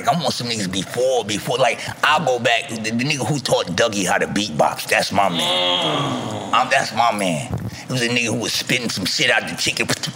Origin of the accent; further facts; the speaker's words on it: Harlem, New York, United States; I'm from Harlem. Okay. You know, I respect the queens.